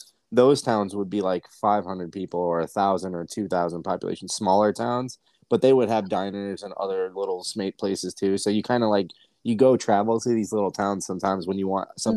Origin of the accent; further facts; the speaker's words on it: Ohio, United States; I grew up in Midwest Ohio, that is the Midwest, Northwest Ohio. It's very rural. It's a very small place.